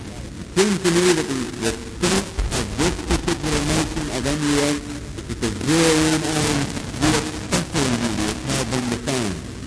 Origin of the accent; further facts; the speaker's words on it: Georgia, United States; I'd like to ask a question first, because I'm from Central Georgia.